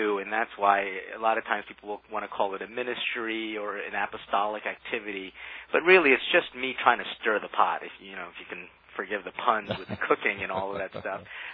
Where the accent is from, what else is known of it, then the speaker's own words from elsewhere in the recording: United States; That's where I was born, but I moved to Baltimore, Maryland when I was 2 years old. And so, for all intents and purposes, even though I was raised in a very Philippine traditional home, I'm definitely an American.